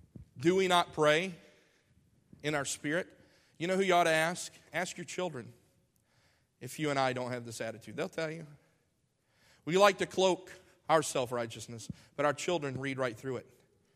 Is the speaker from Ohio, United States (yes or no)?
no; Alabama, United States; How many times have you and I heard that in our lifetime, in the culture in which you and I grew up in here in Alabama?